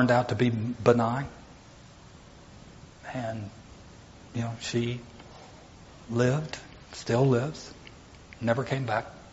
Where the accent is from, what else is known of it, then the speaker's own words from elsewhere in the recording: La Follette, Tennessee, United States; I grew up in La Follette.